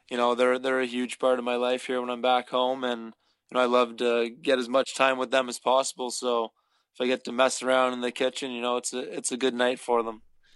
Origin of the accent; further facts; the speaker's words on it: Canada; Being a Canadian kid growing up